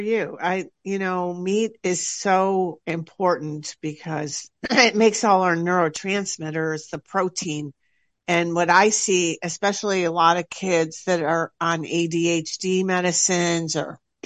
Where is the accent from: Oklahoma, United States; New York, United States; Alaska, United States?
New York, United States; I'm from Western New York, which is very similar growing and the people to Michigan.